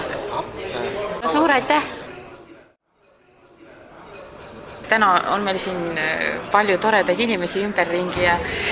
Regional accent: Vändra, Pärnu County, Estonia; moved away as an adult; also born or lived in Tallinn; now in Turku, Finland; Elasin lapsepõlves seal Vändras ja kasvasime, kooli lõpetasime ja siis läksin Tallinna poole ikka.

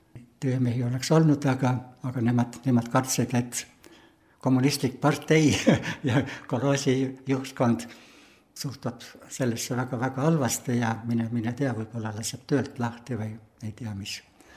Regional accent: Kausa, Lääne County, Estonia; Siin Kõmsi ja siis minu kodukülas Kausas oli 41. aasta augusti viimastel päevadel, esimesel septembril lahing.

